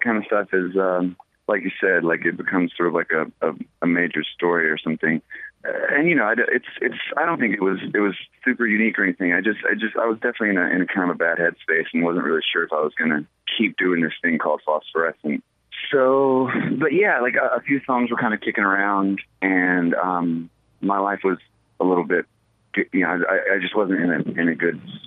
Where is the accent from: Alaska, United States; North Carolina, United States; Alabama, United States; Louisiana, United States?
Alabama, United States; now in Brooklyn, United States; I'm originally from Alabama. But yeah, we all live up in New York now, in Brooklyn.